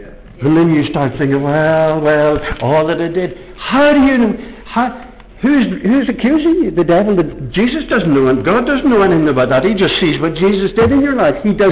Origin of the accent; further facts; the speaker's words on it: Ireland; We're all British people, but I'm Irish, and I get excited about something like that.